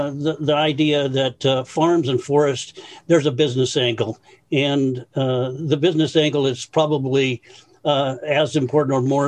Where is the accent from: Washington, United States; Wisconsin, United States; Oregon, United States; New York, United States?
Oregon, United States; Corbett; from Corbett, Oregon, speaking on agenda number one.